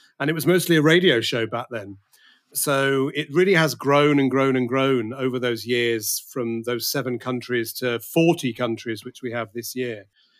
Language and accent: English; Manchester, North West England, United Kingdom; in Britain, where I grew up in Manchester, in England.